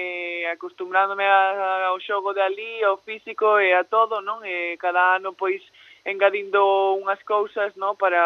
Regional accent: Galicia, Spain; Somos tres galegas, eu creo que eso é moi ilusionante para alguén que de aquí, non?

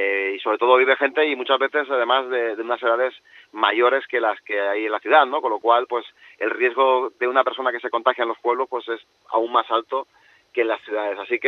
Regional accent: Barcelona, Catalonia, Spain; en la mismísima Barcelona, de la cual yo nací en Barcelona y de la cual vengo

